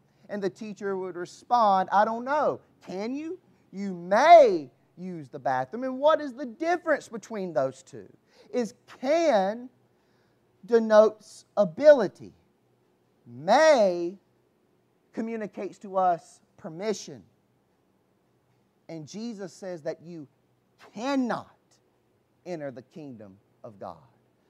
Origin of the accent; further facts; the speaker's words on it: the South, United States; You know, I'm from the South, as you have probably have realized at this point. And this is like us saying, y'all.